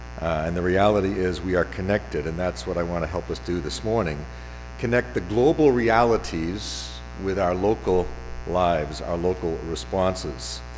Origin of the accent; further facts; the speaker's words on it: Arlington, Massachusetts, United States; I'm from Arlington, Massachusetts, or Arlington, more properly spoken.